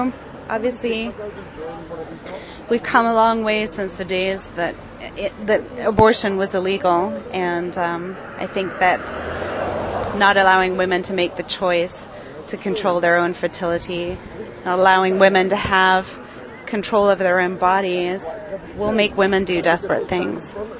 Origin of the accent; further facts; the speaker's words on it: England, United Kingdom; moved away as an adult; now in United States; I grew up in England.